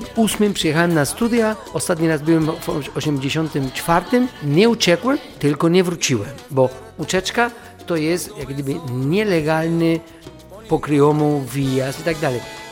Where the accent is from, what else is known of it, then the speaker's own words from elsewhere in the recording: Cuba; Polish is a second language; now in Poland; że wiem skąd pochodzę, kim jestem i to się potwierdziło przy powrocie po 30 latach, że jednak jestem Kubańczykiem.